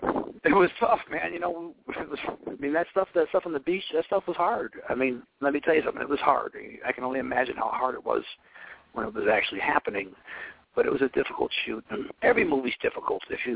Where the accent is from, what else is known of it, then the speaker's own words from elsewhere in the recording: United States; Oh, I'm an American. I mean, I'm an American. Of course, I'm an American.